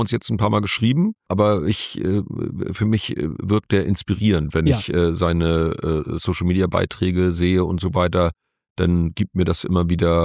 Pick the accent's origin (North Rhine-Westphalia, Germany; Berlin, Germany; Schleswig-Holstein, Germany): Schleswig-Holstein, Germany; zu Hause bei uns in Schleswig-Holstein